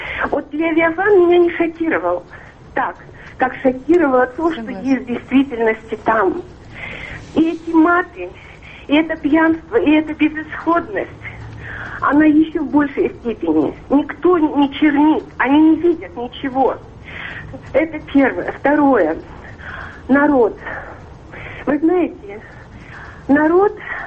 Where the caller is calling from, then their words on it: British Columbia, Canada; Я звоню вам из Канады. Это я недалеко от Ванкувера.